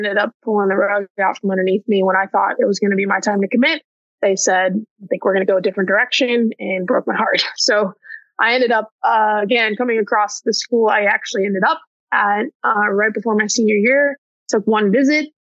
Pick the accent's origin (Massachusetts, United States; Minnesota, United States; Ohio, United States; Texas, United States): Texas, United States; Carrollton; Born and raised in Dallas, right outside of Dallas in Carrollton.